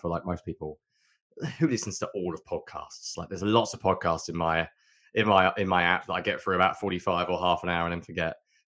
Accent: England, United Kingdom; This game kicks off at, actually kicks off, you can tell I'm English, 8:15 your time.

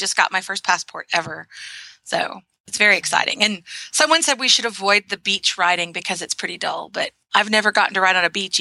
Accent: Bluffdale, Texas, United States; from Bluffdale, Texas.

